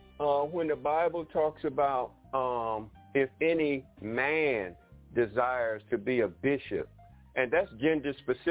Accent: Detroit, Michigan, United States; growing up in Detroit, I always learned that we have to be mindful

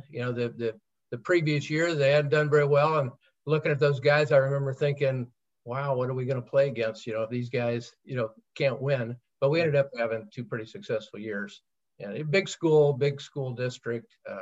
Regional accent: Tennessee, United States; Oddly enough, because I grew up in Tennessee, I was kind of interested in Tennessee, but sure.

